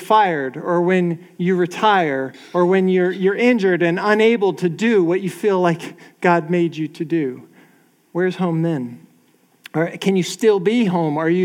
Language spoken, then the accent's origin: English; Virginia, United States; also born or lived in Pennsylvania; Well, I was born in Pennsylvania, and I spent my childhood there, but I moved to Virginia before I was able to drive or anything, and no one really lives in Pennsylvania anymore, so I feel like I grew up in Pennsylvania, or excuse me, in Virginia